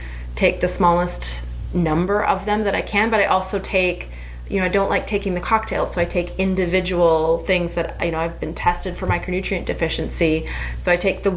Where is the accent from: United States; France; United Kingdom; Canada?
Canada; I'm Canadian, too. It's like a thing. It's the great Canadian shower.